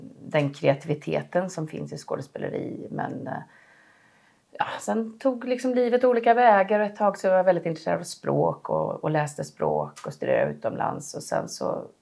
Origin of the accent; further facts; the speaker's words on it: Gothenburg, Västra Götaland County, Sweden; Jag kommer från Göteborg. Jag har en mamma som kom från Bulgarien från början, men jag har vuxit upp i Sverige med en svensk pappa, men jag är tvåspråkig.